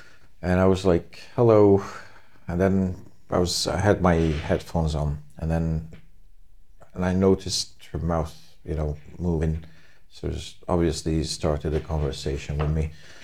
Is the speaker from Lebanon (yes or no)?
yes; Lebanon; I said, no, I'm not, I'm from Lebanon.